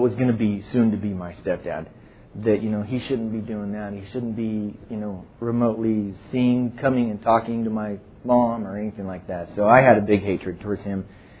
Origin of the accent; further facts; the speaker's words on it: Mariposa, California, United States; born there; I was born in Mariposa, California, a little podunk town below Yosemite. It was great.